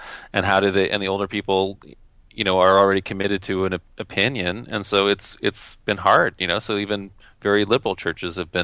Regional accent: Minnesota, United States; and I grew up a Mormon in Minnesota

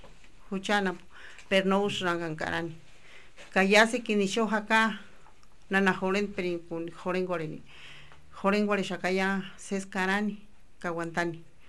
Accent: Huatzio, Michoacán, Mexico; soy de Huatzio.

